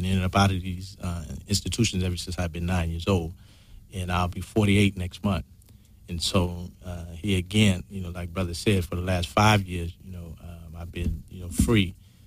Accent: Los Angeles, California, United States; I'm from the Jordan Downs Housing Projects. You know, I have family in all 4 of them, you know, in the Nixon Guards, you know, as well as, you know, the Imperial Courts

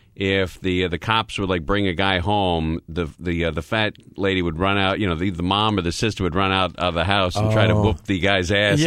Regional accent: California, United States; I grew up in the San Fernando Valley. It happened to be a fairly conservative place to grow up.

